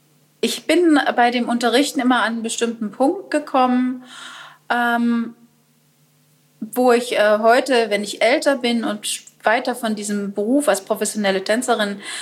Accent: East Germany, Germany; bin ich in der DDR aufgewachsen, da war das sowieso nochmal ein anderes Ding

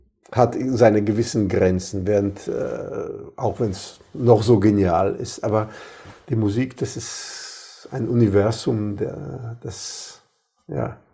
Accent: Latvia; Und ich habe das war noch in Lettland, eigentlich die schönsten Stunden meiner Kindheit auf dem Motorboot meines Großvaters und meines Onkels.

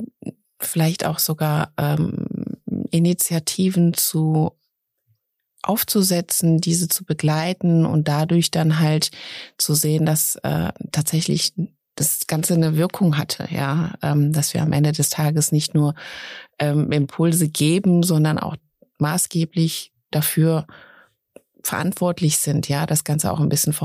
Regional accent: Troisdorf, North Rhine-Westphalia, Germany; moved away as an adult; also born or lived in Wiesbaden; now in Frankfurt, Germany; tatsächlich aus der Nähe von Köln. Also ich bin geboren in Troisdorf und auch dort aufgewachsen und bin vor knapp 20 Jahren dann nach Hessen beziehungsweise erst nach Wiesbaden und dann nach Frankfurt gezogen.

